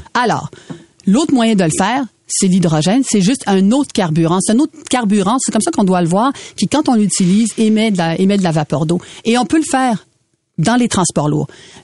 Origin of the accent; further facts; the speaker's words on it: Quebec, Canada; ici chez nous au Canada